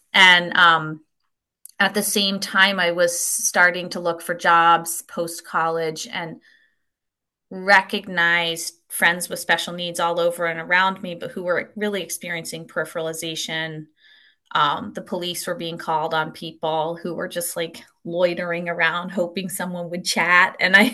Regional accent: Kimberton, Pennsylvania, United States; also born or lived in Vermont; So I was born and raised in Camp Hill in Kimberton Hills, which is a Camp Hill in Pennsylvania, a wonderful agricultural center, and a real a deep example of what Camp Hill can be over time. And I moved to Vermont to finish my last semester of college at Goddard.

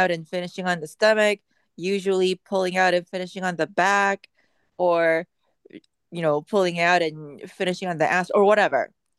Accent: Toronto, Ontario, Canada; also born or lived in England; I had just moved back from living in England for a couple of years. He's from Toronto. I'm from Toronto.

